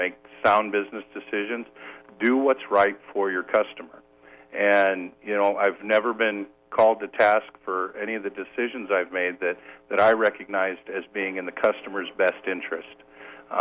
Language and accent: English; Omaha, Nebraska, United States; moved away as an adult; now in Iowa, United States; No, I grew up in Omaha, so I've moved a little ways away from home here.